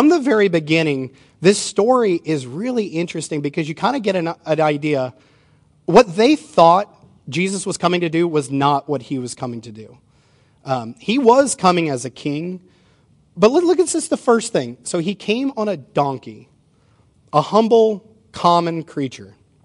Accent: New Orleans, Louisiana, United States; I grew up in New Orleans. Parades are awesome.

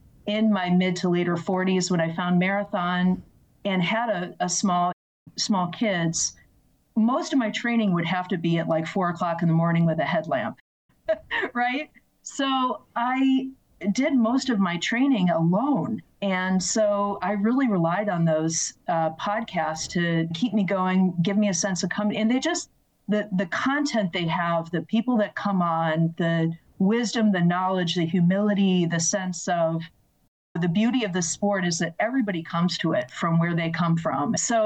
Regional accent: Boston, Massachusetts, United States; And growing up in Boston, that would have just been this incredibly spiritual thing.

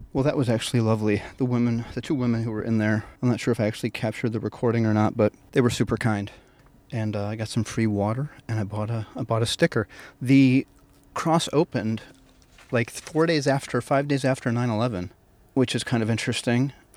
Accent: Columbus, Ohio, United States; I'm from Columbus, Ohio, actually.

